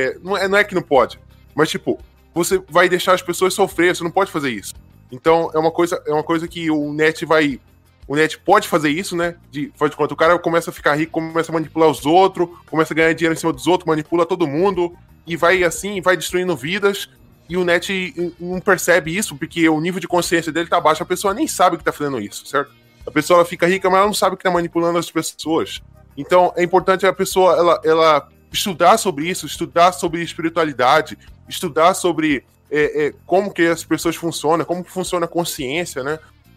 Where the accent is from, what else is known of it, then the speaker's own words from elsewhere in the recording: England, United Kingdom; Portuguese is a second language; E outra coisa que eu sou inglês, então eu pude ter acesso aos tipos de materiais que na internet brasileira não tem, né?